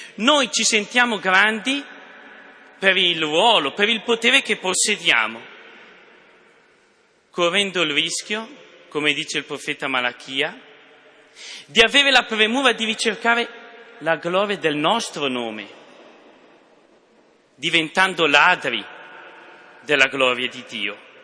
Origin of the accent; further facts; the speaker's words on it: San Gregorio di Cisano, Lombardy, Italy; ormai, ho 26 anni, vengo da San Gregorio di Cisano, quindi verso Lecco